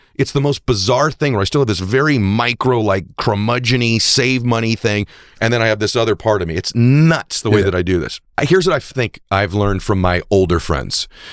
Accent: New England, United States; You said New England. I'm from New England as well.

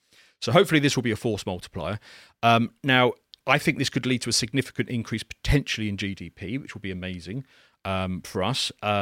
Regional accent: United Kingdom; being British, we tend to regard anything that's British or American or Canadian or maybe Australian, they've got funny accents

